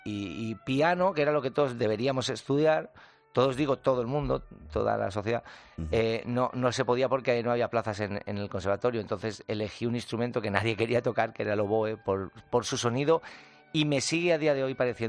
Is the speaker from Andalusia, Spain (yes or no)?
yes; San Bartolomé de la Torre, Andalusia, Spain; yo soy un enamorado de mi tierra, de Huelva, de San Bartolomé de la Torre, de los pueblos del Andévalo en general, del Alosno, que son pueblos centenarios.